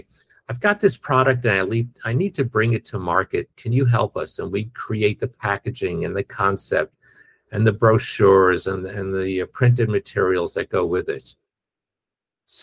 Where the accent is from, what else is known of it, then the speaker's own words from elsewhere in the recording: Brooklyn, New York, United States; also born or lived in Manhattan; So I was born in Brooklyn, New York, grew up there. Then I moved into Manhattan, where I lived in Chelsea.